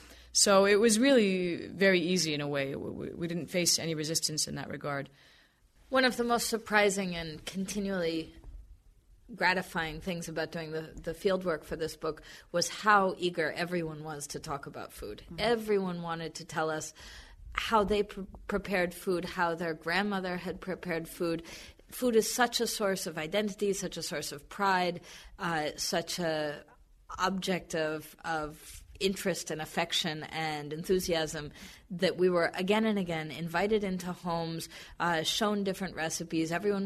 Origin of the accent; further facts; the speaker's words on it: Gaza City, Gaza Strip, Palestine; also born or lived in Saudi Arabia / Bahrain; I'm from Gaza City. I grew up between Gaza and the Gulf states of Saudi Arabia and Bahrain.